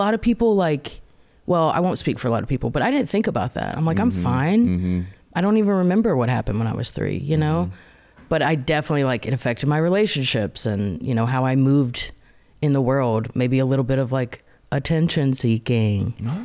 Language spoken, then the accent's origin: English; Cookeville, Tennessee, United States; Cookeville, Sparta, Tennessee.